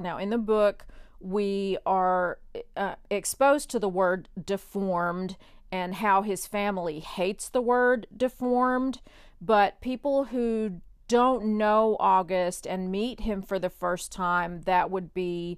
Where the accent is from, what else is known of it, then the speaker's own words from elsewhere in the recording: Tennessee, United States; which I grew up in East Tennessee. My dad was a sportsman and a hunter.